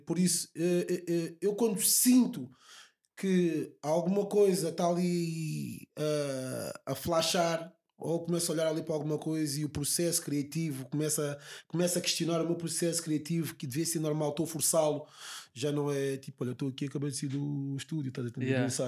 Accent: Lisbon, Portugal; eu sou nascido e criado aqui em Lisboa.

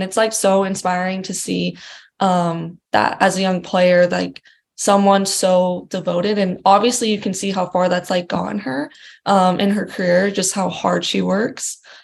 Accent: Utah, United States; I played college soccer in Utah for a reason, and that's because I'm like from there and I wanted

